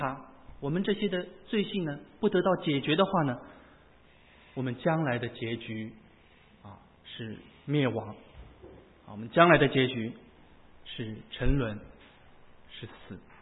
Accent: China; 我想我们来自中国大陆的很多都很难忘的就是一个在2008年我们知道所发生的一场大地震

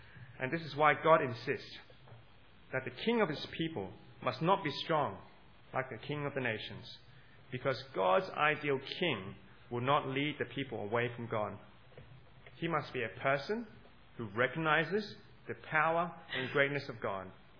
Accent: Hong Kong; Now, I grew up in Hong Kong

